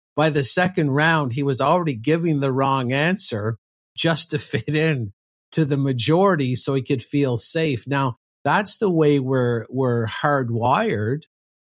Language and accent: English; Canada; I have high caliber weapons myself, even as a Canadian.